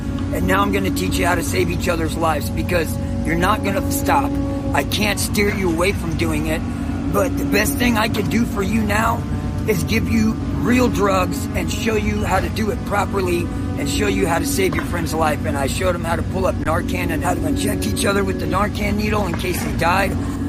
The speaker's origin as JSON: {"language": "English", "region": "the South", "country": "United States", "said": "I know real cocaine and real crack. I'm from the South, man."}